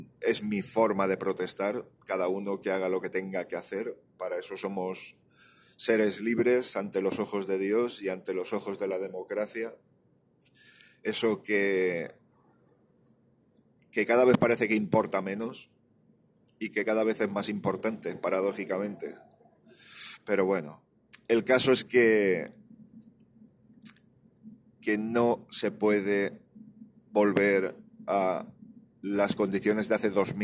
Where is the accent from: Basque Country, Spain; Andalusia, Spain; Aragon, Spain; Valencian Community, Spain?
Valencian Community, Spain; siempre he sido muy fan, como valenciano, de todo lo argentino